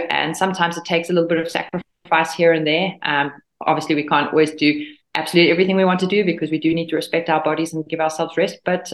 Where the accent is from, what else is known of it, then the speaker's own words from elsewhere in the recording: South Africa; now in Girona, Spain; Yeah, so exactly. I'm South African.